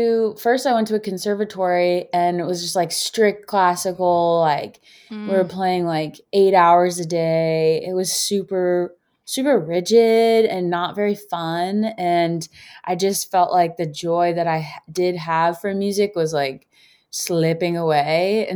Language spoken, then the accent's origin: English; Florida, United States; also born or lived in Georgia; Yes. I was born in Georgia, but we left when I was like one. So I grew up in South okay. Florida.